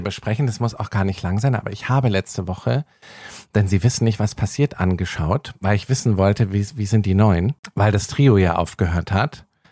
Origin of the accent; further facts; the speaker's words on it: Bavaria, Germany; Ja, aber es ist ja, wie man bei uns in Bayern sagt